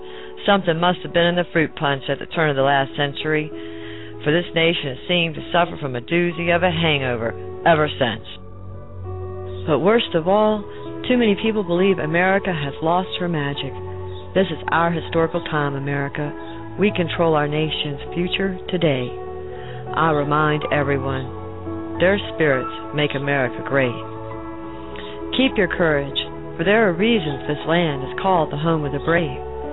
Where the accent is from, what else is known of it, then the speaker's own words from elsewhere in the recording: United States; I am American, and Independence Day is my ethnic holiday.